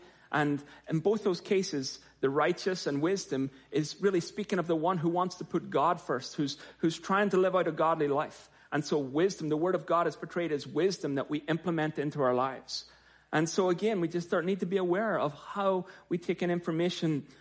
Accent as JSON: {"language": "English", "country": "Ireland", "tie": "born or raised there", "moved": "yes", "said": "I don't know if I grew up in Ireland, so I don't know if I used up all my political quota before I left Ireland"}